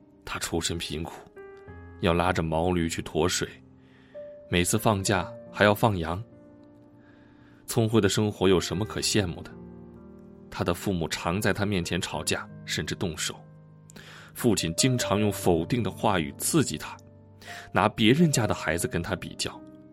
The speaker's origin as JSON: {"language": "Chinese", "region": "Northwest China", "country": "China", "tie": "born or raised there", "said": "我出生在中国西北农村，小时候因为我瘦瘦小小弱不禁风的样子"}